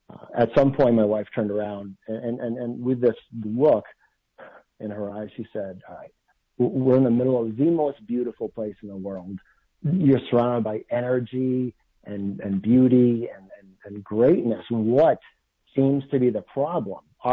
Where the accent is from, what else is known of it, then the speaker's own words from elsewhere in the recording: Worcester, Massachusetts, United States; But I was born and raised in Worcester, Massachusetts.